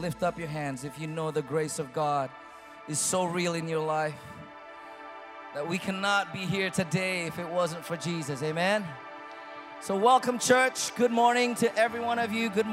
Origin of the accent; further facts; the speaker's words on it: Jakarta, Indonesia; We are from Jakarta, Indonesia, from our church, Jakarta Praise Community Church. And we flew all the way here.